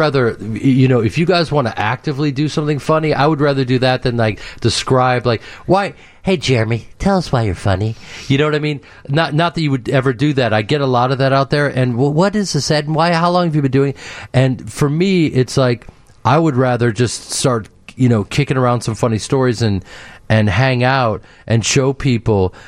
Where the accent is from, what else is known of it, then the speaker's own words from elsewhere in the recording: Chicago, Illinois, United States; growing up in Chicago, having this incredible town support you